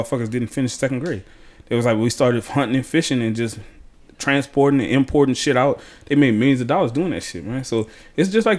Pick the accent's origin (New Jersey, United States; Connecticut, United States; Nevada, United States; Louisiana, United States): Louisiana, United States; Y'all know the fucking situation in my hometown, my native country, Louisiana. We below sea level